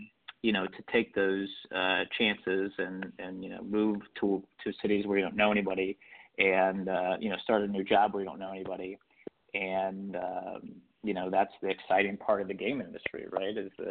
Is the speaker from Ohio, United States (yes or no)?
yes; Cincinnati, Ohio, United States; now in Atlantic City, United States; Cincinnati, yeah. I grew up in Cincinnati and somehow traveled. I think I've done a circle around the country and wound back up in Atlantic City. Not originally from New Jersey